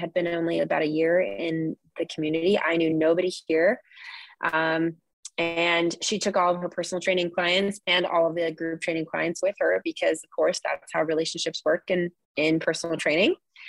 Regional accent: California, United States; now in Ventura, United States; He comes from Sacramento. I come from Orange County. So we needed a middle ground and we chose Ventura as our home.

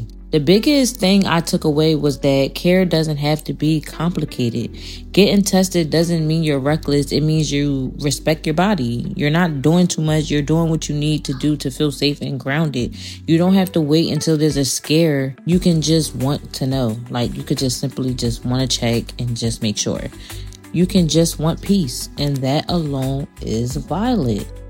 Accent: Philadelphia, Pennsylvania, United States; Then, of course, we got to get into my hometown. Philadelphia ranks among the top five U.S. metro areas for STI rates

